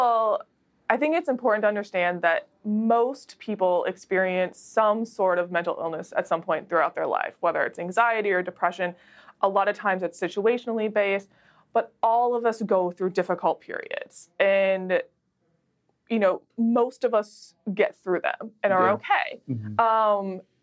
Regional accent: North Dakota, United States; But I'm also from North Dakota, so that's like a suck it up and just like pull your life together and move on.

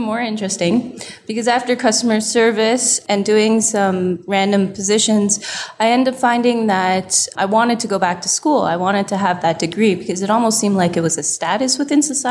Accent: Toronto, Ontario, Canada; Pretty much, okay. Yeah. Different cities, but pretty much like all within the GTA.

